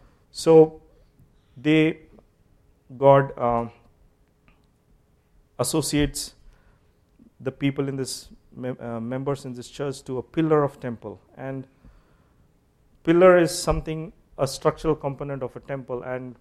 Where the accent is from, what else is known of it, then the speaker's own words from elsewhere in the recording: Kerala, India; since I'm from India and Kerala